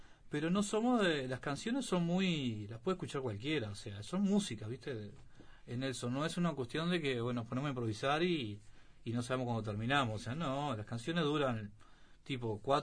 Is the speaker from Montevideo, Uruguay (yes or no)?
no; San José de Mayo, San José, Uruguay; Yo soy de San José, me crié en San José de Mayo.